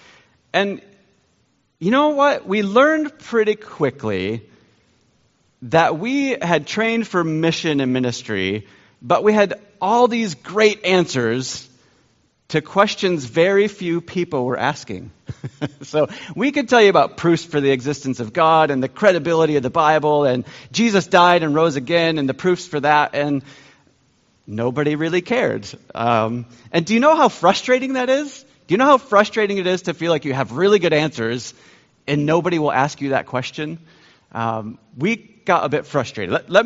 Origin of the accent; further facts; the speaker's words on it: Michigan, United States; moved away as an adult; now in United Kingdom; We've been working in the UK for 20 years. Both Joy and I grew up in Michigan, but we've been there for 20 years.